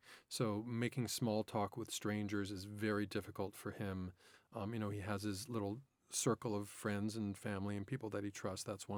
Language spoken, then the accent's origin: English; Los Angeles, California, United States; And now I grew up in Los Angeles, so I saw that film.